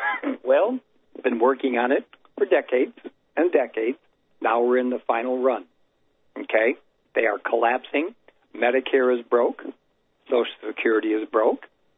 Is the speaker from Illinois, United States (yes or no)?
yes; Chicago, Illinois, United States; moved away; I was born and raised in Chicago. Escaped Chicago, one of the worst communist states now, 32 years ago.